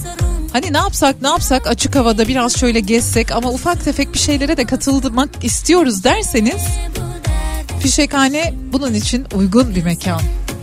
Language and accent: Turkish; Ankara, Turkey; Dedim babam Adanalı, ben Ankara'da doğdum büyüdüm.